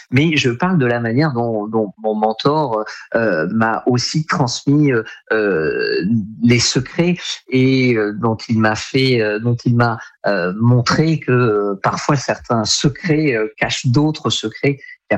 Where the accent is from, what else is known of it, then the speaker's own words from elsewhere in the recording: Nouvelle-Aquitaine, France; Je suis originaire des Pyrénées-Atlantiques